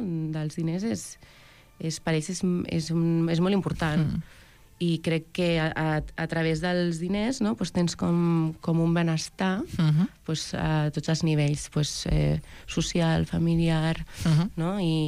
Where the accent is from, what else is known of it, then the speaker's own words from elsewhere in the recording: Barcelona, Catalonia, Spain; born there; jo he nascut a Barcelona